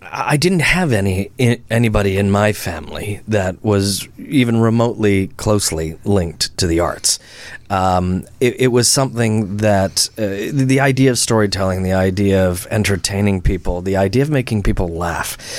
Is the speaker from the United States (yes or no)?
no; Ontario, Canada; I grew up in Canada, and it was an OAC year, or an Ontario Academic Credit, where it was designed for people wanting to go off to university.